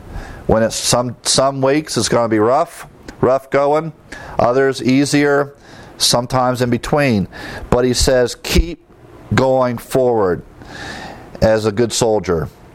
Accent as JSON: {"language": "English", "region": "Midwest", "country": "United States", "tie": "born or raised there", "said": "growing up in the Midwest and farms all over."}